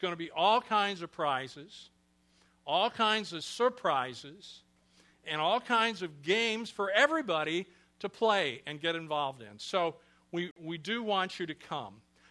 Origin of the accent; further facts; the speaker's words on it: Illinois, United States; I was from Illinois, from the other side of the Mississippi River